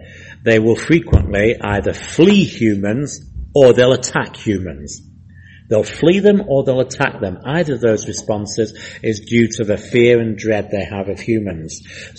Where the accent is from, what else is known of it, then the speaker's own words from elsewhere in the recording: Manchester, North West England, United Kingdom; I come from Manchester in England.